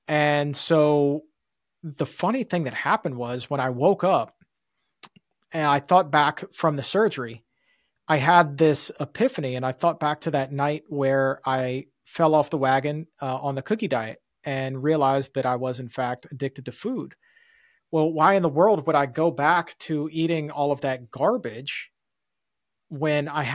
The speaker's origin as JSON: {"language": "English", "region": "the South", "country": "United States", "tie": "born or raised there", "said": "Like, growing up in the South, I loved grits."}